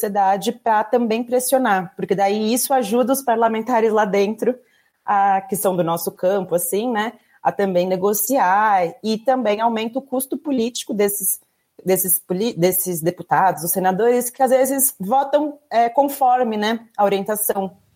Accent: São Paulo, Brazil; also born or lived in Piracicaba / Manaus; eu sou originalmente de São Paulo, capital. Fiz faculdade no interior, daí, em Piracicaba, fiz engenharia florestal. De lá, já entrei, né, no meu primeiro emprego em Manaus, então morei lá por 2 anos. Depois, voltei pra Piracicaba

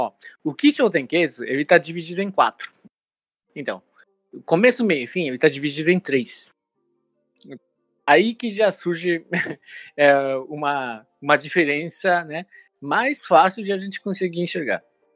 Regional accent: Japan; also born or lived in Brazil; eu nasci aqui no Brasil, mas eu fui na época de criança. Então, eu estudei as coisas básicas lá, assim, no Japão, sabe?

